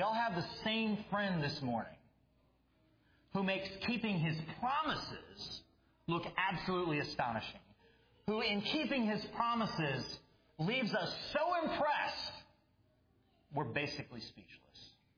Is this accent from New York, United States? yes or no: no; Minnesota, United States; I'm from Minnesota, we're from Minnesota